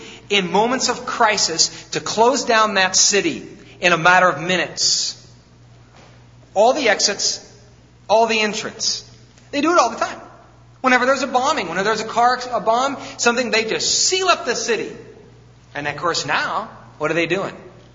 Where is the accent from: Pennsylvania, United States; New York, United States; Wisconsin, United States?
Wisconsin, United States; I mean, we're from Wisconsin, you know, you're thinking, man, four-wheel drive.